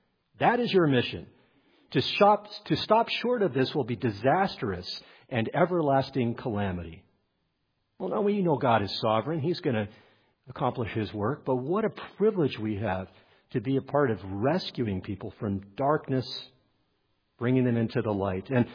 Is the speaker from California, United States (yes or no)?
yes; Los Angeles, California, United States; I grew up in the Los Angeles area.